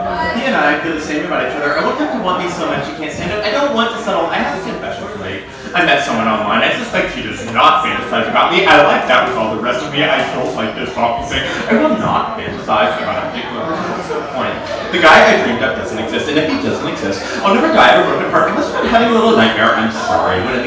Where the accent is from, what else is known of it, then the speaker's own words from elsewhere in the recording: Philadelphia, Pennsylvania, United States; I'm from Philadelphia, okay? We don't talk about things like that in public, okay?